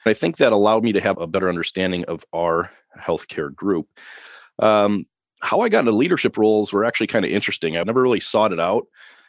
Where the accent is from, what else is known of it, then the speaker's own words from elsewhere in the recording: Madison, Wisconsin, United States; I'll give you a brief overview of where I come from, too. I'm actually from Madison, Wisconsin.